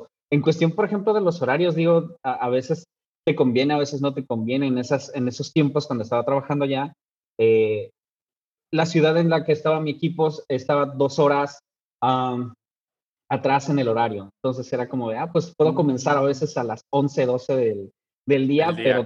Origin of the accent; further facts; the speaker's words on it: Mexico; okay, como mexicano, a veces no tenemos o no percibimos o quizá no obedecemos tantas reglas